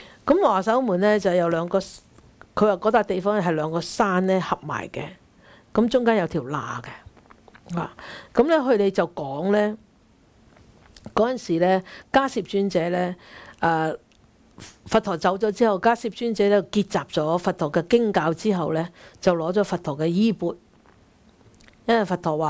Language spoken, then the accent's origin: Cantonese; Guangdong, China; 我們廣東人神神地的